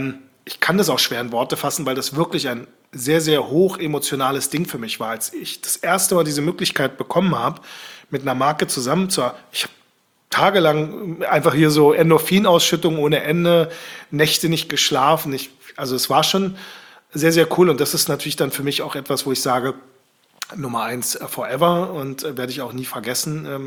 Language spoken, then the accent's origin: German; Turkey; Also ganz ehrlich, ich als Türke selber fasse ich das eher rassistisch auf